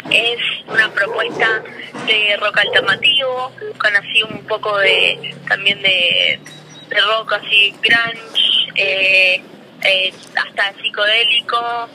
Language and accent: Spanish; Buenos Aires, Argentina; Bueno, yo soy de Buenos Aires